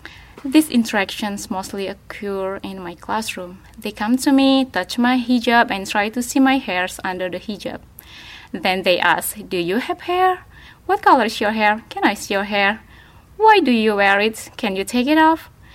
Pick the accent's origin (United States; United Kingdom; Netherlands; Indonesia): Indonesia; English is a second language; I'm from Indonesia. I grew up in religious family. My father has an Islamic school in my village, and it's called madrasah.